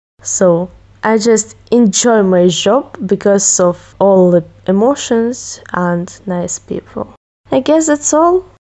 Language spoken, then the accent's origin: English; Ukraine; English is a second language; now in Bulgaria; I am 15. I am from Ukraine, but now I live in Bulgaria.